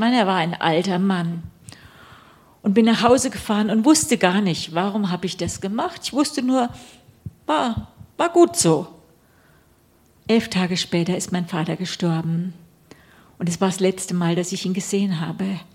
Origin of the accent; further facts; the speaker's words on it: Limburg an der Lahn, Hesse, Germany; Bin ganz katholisch aufgewachsen. Hier, ich komme aus Limburg an der Lanz, gar nicht so weit weg, ne?